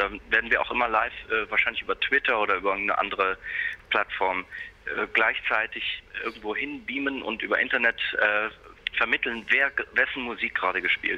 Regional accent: Hamburg, Germany; born there; der ist auch aus Hamburg, ist auch wie ich gebürtiger Hamburger.

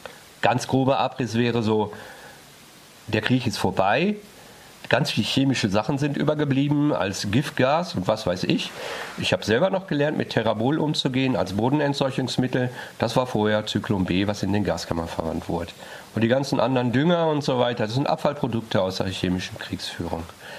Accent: North Rhine-Westphalia, Germany; Ich komme aus dem Kreis Warendorf.

